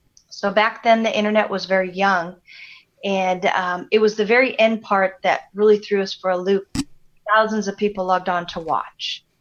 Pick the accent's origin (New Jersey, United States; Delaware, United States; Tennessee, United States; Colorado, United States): Colorado, United States; Well, the way that me and my husband got started was I'm from Colorado